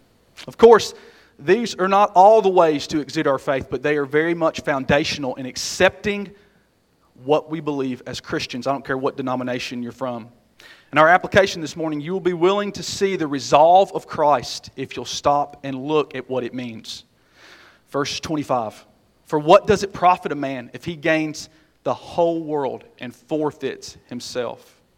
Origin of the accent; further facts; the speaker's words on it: United States; I'm a fully embraced American, okay? I have a 55-inch TV in my bonus room. I am an American, I promise.